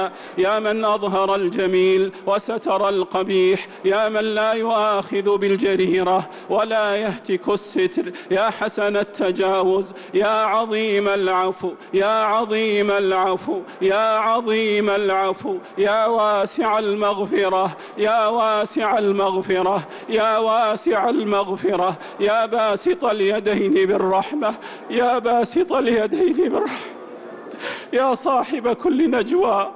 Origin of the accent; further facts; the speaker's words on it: Saudi Arabia; اللهم احفظ بلادنا المملكة العربية السعودية